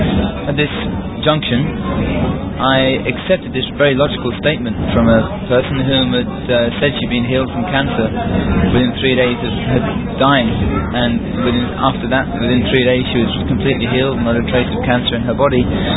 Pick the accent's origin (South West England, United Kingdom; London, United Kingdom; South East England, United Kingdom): South East England, United Kingdom; Bognor Regis; I come from England, a little seaside resort place called Bognor Regis. And I've been at sea 9 years altogether